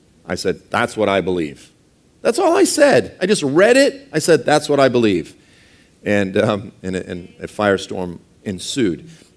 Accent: Boston, Massachusetts, United States; I'm sorry, I'm from Boston.

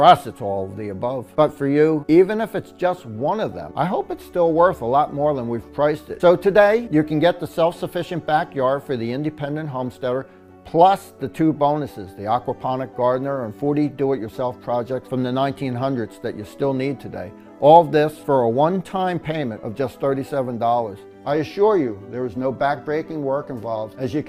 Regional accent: Philadelphia, Pennsylvania, United States; And I was a city folk, born and raised in Philadelphia.

